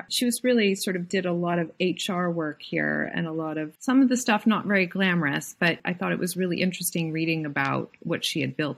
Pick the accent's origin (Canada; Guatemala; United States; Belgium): Canada; moved away; Also, I'm from Canada, so that's another layer of needing to understand the culture.